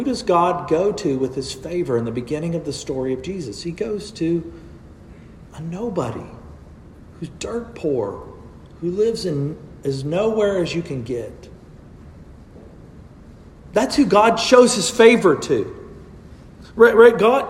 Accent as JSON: {"language": "English", "town": "Bay City", "region": "Texas", "country": "United States", "tie": "born or raised there", "said": "I grew up in Bay City, Texas. Some of y'all know where that is. Most of you are thinking about Baytown. That's not Bay City."}